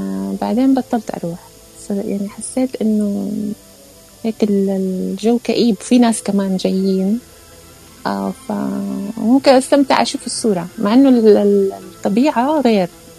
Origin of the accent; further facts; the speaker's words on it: Kuwait; born there; بلدنا إحنا تغربين، يعني أكيد، مع أنه بحين لمسقط رأسي بس الكويت، بس مش بلدي كمان، يعني ولدت فيها بس بلد أهلي،